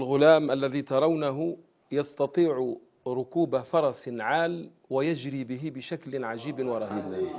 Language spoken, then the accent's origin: Arabic; Algeria; عندنا في الجزائر